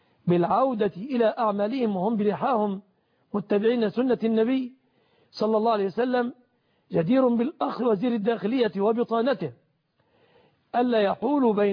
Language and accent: Arabic; Egypt